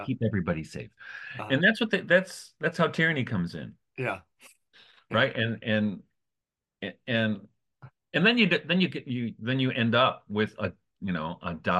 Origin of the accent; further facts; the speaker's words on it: Detroit, Michigan, United States; So when I was a kid, for instance, growing up in Detroit, you know, so it's March now, and it's, what's it, 45 degrees.